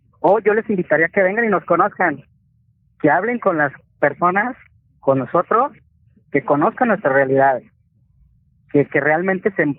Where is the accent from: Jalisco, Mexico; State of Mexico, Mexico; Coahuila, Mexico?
Jalisco, Mexico; Tequila; Yo nací en el año en el 80. Vengo de allá de Tequila, Jalisco, donde no tuve acceso a internet, donde mis padres no tenían información